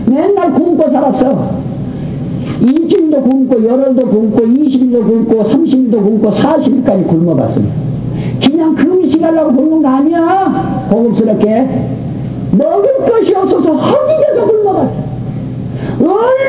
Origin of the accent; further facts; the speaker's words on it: Seoul, South Korea; 나 영목동이 우리 집이고 동대문 구청이 내 호적이 있습니다. 나는 그럼 어디 사람이야? 서울 사람입니다. 서울에서 자랐으면서 지금까지 창경은 구경 지금까지 안 해봤어.